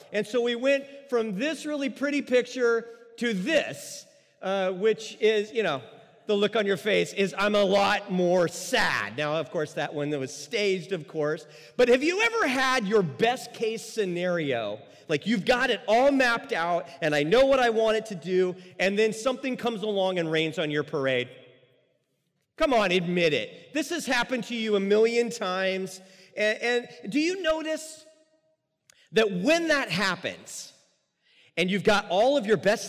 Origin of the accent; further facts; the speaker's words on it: San Francisco, California, United States; I grew up in San Francisco, so kind of hometown for me